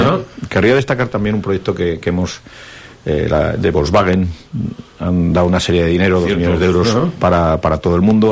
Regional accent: Navarre, Spain; eso quiere decir que somos navarros.

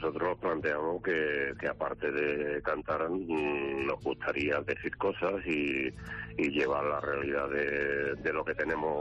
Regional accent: Huelva, Andalusia, Spain; somos de Huelva, porque nos relacionaban mucho con Jaén

